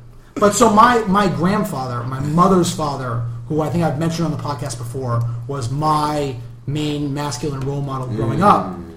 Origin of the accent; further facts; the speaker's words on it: New York, United States; growing up in New York, I got a New York culture.